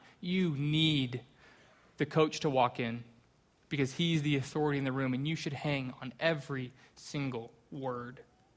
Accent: Colorado, United States; I grew up in Colorado. I've already mentioned that real briefly. I loved growing up in Colorado.

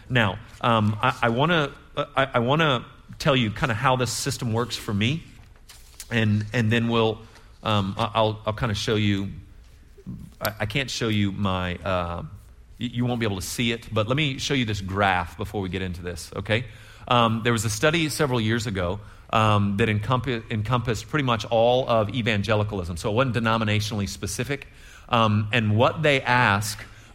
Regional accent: United States; I'm an American, and I think that's how you pronounce those letters together.

